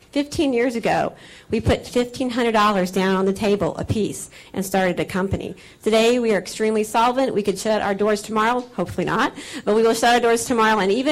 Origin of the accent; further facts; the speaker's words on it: Bethalto, Illinois, United States; also born or lived in Cape Girardeau; I was born in Cape Girardeau, Missouri, but I spent most of my upbringing and graduated from Civic Memorial High School in Bethalto, which is part of Madison County.